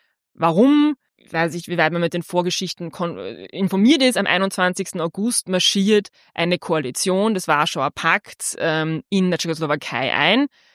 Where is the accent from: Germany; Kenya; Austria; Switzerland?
Austria; Burgenland; ich bin ja selbst sozusagen halbe Burgenländerin und wenn man so zwar wirklich aufgewachsen im Nordburgenland, ungefähr 15 Kilometer entfernt von der ungarischen Grenze